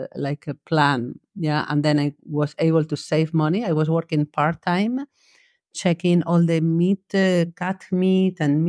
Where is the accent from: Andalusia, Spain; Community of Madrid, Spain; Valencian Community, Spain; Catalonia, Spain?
Valencian Community, Spain; Alicante; also born or lived in Murcia; I was born in Spain, in Alicante. It's a town very seaside coast in Spain on the east part. And then, yeah, I lived there with my family until I moved to Murcia, which is very close as well, but to study veterinary degree.